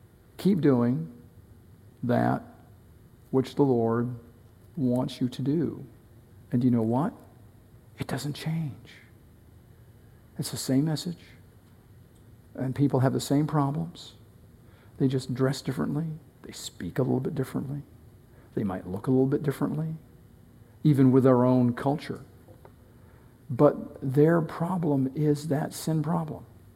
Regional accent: New Hampshire, United States; I grew up in New Hampshire

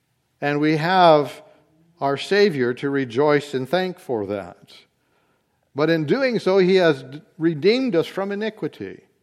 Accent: New Bern, North Carolina, United States; but I did some growing up in New Bern, North Carolina, which is the home to Pepsi.

